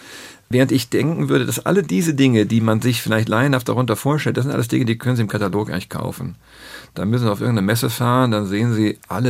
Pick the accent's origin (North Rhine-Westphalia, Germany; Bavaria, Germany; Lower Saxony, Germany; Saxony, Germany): North Rhine-Westphalia, Germany; Düsseldorf; wir bauen zurzeit in Düsseldorf, also in meiner Heimatstadt, an einer sehr wichtigen Stelle.